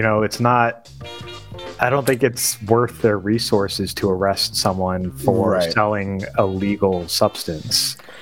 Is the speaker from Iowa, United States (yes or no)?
no; Queens, New York, United States; I was raised a Yankees fan, so I always have to side with the Yankees. Even though I'm from Queens.